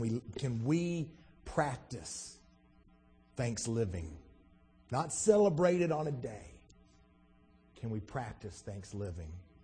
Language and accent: English; Alabama, United States; I love those stories about growing up in Alabama, you know, in Pawpaw's farm in Alabama.